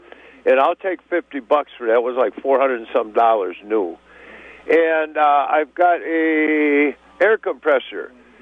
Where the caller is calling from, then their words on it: Merrimack, Wisconsin, United States; Yeah, I am calling from Merrimack, Wisconsin, home of the Merrimack Ferry.